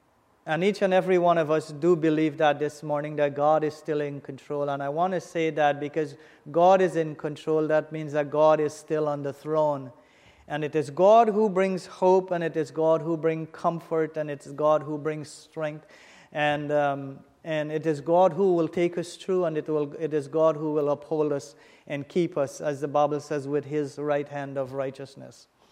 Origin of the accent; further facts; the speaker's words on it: Guyana; I am from Guyana.